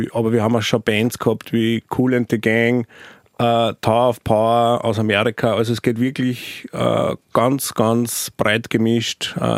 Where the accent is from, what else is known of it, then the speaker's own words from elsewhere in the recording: St. Martin im Innkreis, Upper Austria, Austria; Das war so ein kleines, feines Festival in meiner Heimatgemeinde, was ich mit meinem heimischen Musikverein St. Martin im Innkreis gemacht habe.